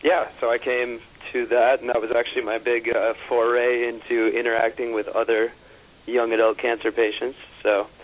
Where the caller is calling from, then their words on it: Manhattan, New York, United States; Right in Manhattan, in the heart of good old Midtown East.